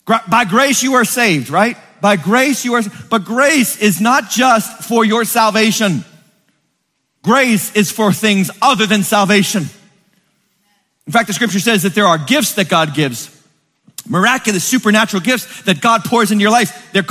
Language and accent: English; Massachusetts, United States; You know where I'm from? I'm from Western Massachusetts.